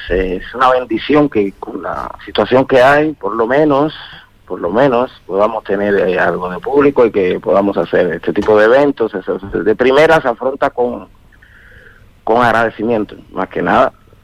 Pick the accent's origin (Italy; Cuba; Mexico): Cuba; born there; Soy cubano de nacimiento, cubano 100%.